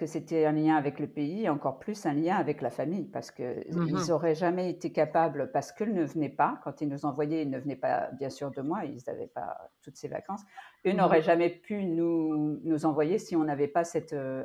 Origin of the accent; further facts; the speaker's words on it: France; born there; D'abord, je suis née en France